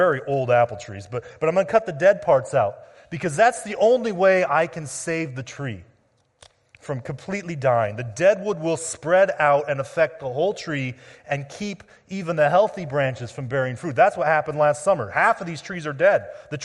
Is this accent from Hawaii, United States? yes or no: no; Washington, United States; I grew up in Washington State, which is one of the apple capitals of the world. There's a lot of trees around there